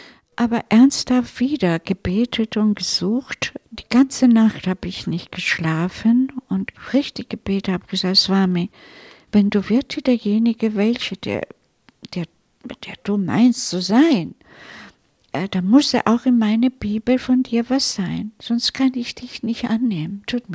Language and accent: German; Turin, Piedmont, Italy; diese Gruppe kam von meiner Heimatstadt, Turin.